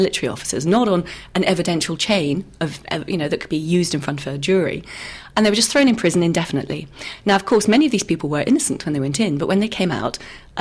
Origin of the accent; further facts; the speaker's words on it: United Kingdom; moved away as an adult; now in Germany; I come from Britain, and Britain is effectively a police state now. I mean, they've got so many laws in place that I recently moved out of the country to Germany